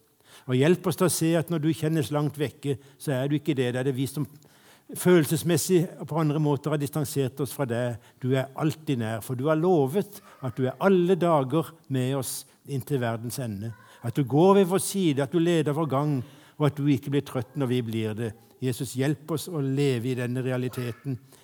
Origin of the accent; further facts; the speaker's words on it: Kristiansand, Agder, Norway; hjemme i Kristiansand på Lund, en bydel i Kristiansand.